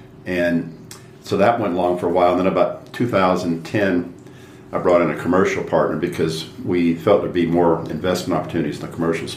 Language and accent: English; United States; now in Colombia; I've never had anything negative because I'm from the United States here.